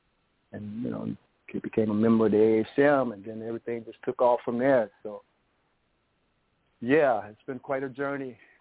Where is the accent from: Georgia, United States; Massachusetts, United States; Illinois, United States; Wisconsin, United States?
Illinois, United States; Chicago; Well, I was born and raised in Chicago. Native Chicagoan, and I'm just a product of the Chicago Public School music programs, I'm proud to say.